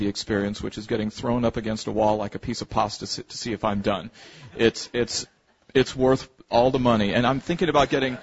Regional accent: Lapeer, Michigan, United States; And this is part of the experience of growing up in Lapeer, Michigan for a better part of my life.

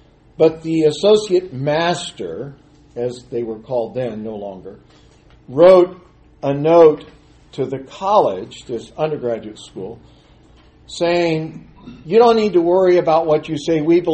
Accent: California, United States; I grew up in California.

